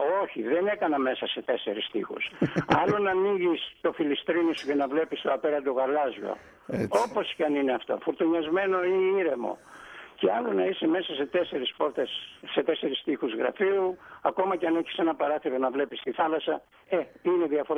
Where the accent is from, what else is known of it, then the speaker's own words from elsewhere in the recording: Serifos, South Aegean, Greece; Ναι, κατάγομαι από τη Σέριφο, ένα πανέμορφο νησί.